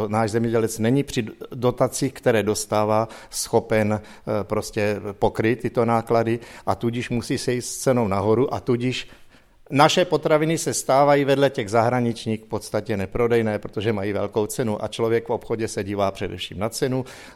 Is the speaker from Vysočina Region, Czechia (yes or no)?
yes; Vysočina Region, Czechia; u nás na Třebicku to začínalo velice pozdě